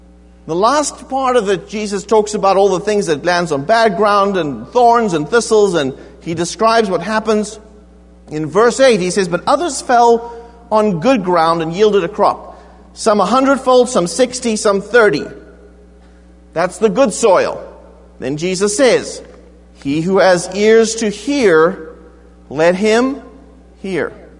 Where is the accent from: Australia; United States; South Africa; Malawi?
South Africa; I grew up in South Africa. I grew up in a very sort of rigid British boarding school.